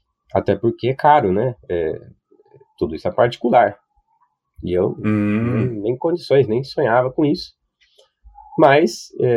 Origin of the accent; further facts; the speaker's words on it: Mauá, São Paulo, Brazil; sou de São Paulo, nasci em São Paulo mesmo, capital. Mas morei parte da minha infância toda em Mauá, que é na região do ABC, lá em São Paulo. Perto de Santo André, ali, essa zona.